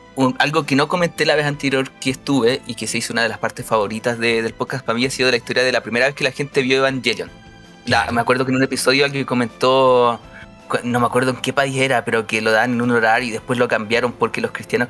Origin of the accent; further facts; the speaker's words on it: Coyhaique, Aysén, Chile; Ya, yo soy del sur de Coyhaique.